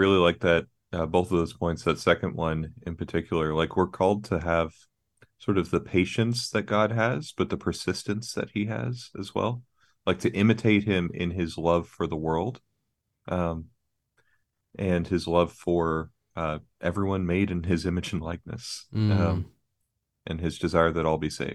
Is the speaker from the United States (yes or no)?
no; Bermuda; I saw that sort of British version of that growing up in Bermuda.